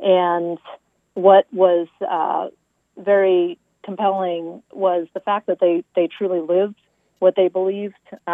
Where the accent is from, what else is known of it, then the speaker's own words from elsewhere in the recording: Quincy, Massachusetts, United States; Well, I grew up not far from where I live now, just a little further towards Boston in the town of Quincy.